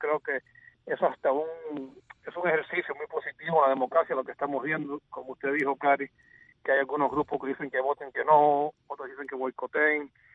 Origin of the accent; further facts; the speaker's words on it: United States; Yo soy americano